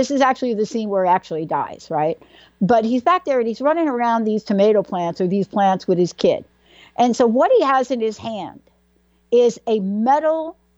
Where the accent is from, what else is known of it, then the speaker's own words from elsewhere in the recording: East Coast, United States; you take a lifetime of also growing up on the East Coast and being subjective, in my case, to more toxins than you can imagine